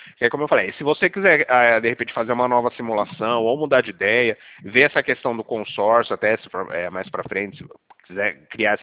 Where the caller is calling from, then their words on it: Bauru, São Paulo, Brazil; Eu falo aqui de Bauru.